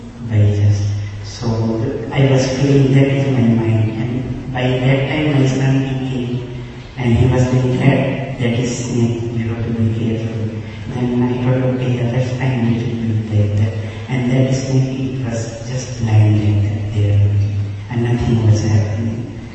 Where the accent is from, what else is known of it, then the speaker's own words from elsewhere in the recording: India; English is a second language; I went back to my home country in India, Bharat